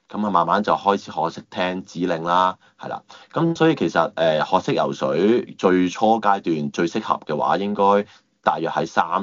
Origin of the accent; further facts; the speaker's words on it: Hong Kong; 因為我哋香港人啦，第一樣嘢可能個 percentage 唔會特別多